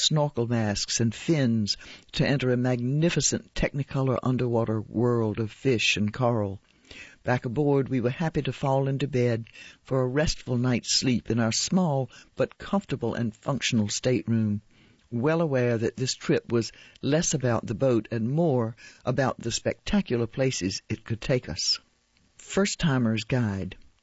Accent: Puerto Rico; I grew up in Puerto Rico, where my mom always helped people when she could.

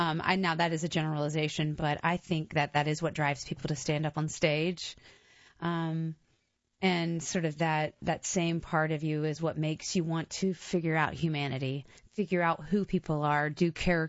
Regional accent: Raleigh, North Carolina, United States; I grew up in Raleigh, North Carolina.

